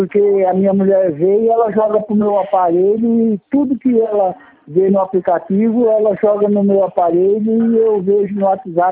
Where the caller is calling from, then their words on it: Marília, São Paulo, Brazil; Eu falo de Marília.